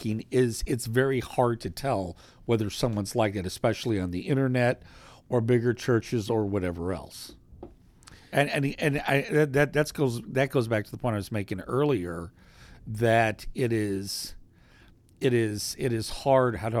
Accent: Texas, United States; I come from Texas, you do too

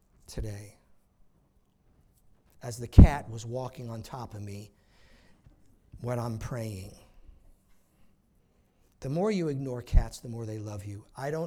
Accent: New York, United States; I grew up on Long Island, so I remember surfers.

